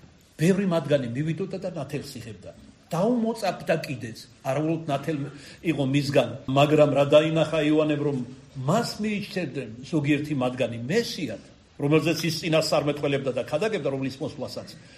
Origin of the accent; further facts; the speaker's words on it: Kartli, Georgia; მე ამათ ვეძახი ქართლელი ვარ და ჩემ ტეტიობას მიაწერ